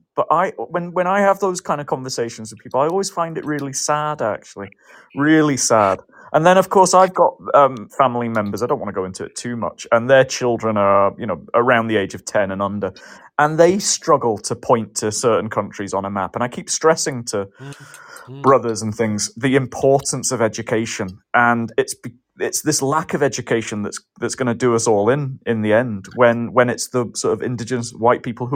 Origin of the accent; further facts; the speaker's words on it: Scotland, United Kingdom; I told him I was from Scotland.